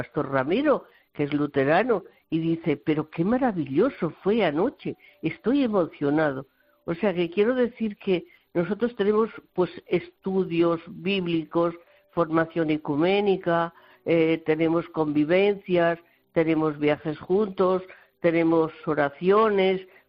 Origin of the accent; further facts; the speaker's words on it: Hontalvilla, Castile and León, Spain; Pues Hontalvilla, cerca de Cuéllar, que es más conocido, y sí. Cantalejo, pero que mi pueblo es muy pequeñito.